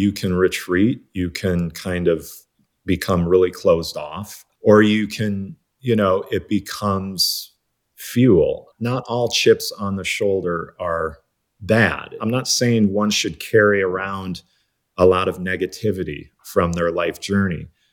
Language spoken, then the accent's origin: English; Midwest, United States; And that's kind of growing up in the Midwest, which was predominantly white.